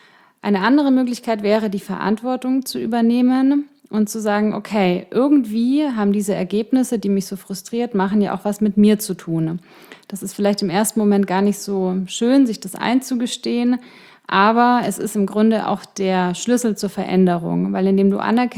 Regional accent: Ingolstadt, Bavaria, Germany; das ist so wie München und Ingolstadt, da meine Heimat.

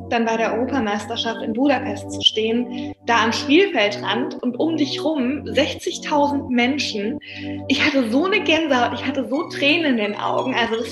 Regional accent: Baden-Württemberg, Germany; Bei uns in Baden-Württemberg heißt das BOGI.

